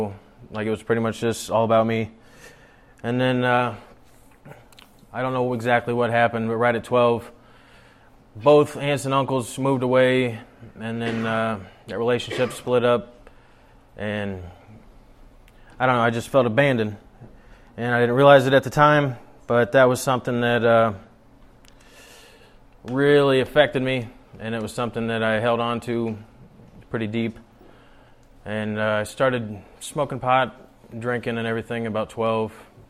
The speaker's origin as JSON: {"language": "English", "town": "Huntington", "country": "United States", "tie": "born or raised there", "said": "I'm from Huntington. Pretty much lived there my whole life."}